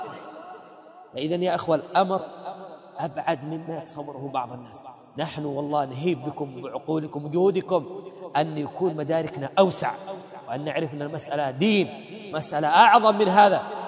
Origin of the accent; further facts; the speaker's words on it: Yemen; هؤلاء عندنا في اليمن وفي غير اليمن